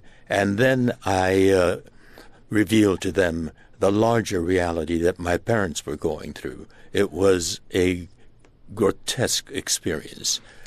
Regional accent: United States; born there; My family was American. I was born here in the United States.

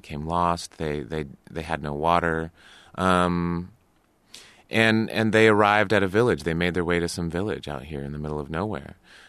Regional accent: Arizona, United States; I grew up in Arizona, and my mother was a park ranger. So I grew up in all of these, you know, amazing outdoor natural places. I grew up very close to the desert. And, you know, I spent almost my entire life in Arizona.

